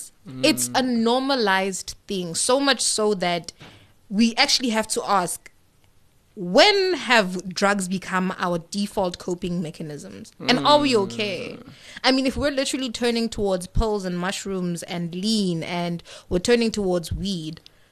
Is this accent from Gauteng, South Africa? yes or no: yes; Johannesburg, Gauteng, South Africa; okay, I'm from Joburg. So moving here and seeing the drinking culture was like a very big shock.